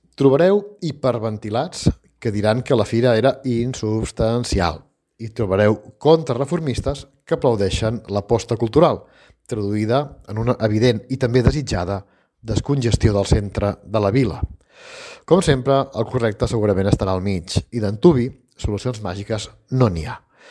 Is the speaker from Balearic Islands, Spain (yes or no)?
no; Begur, Catalonia, Spain; Indianàpolis és el sobrenom carinyós que li dono a Begú, el meu poble.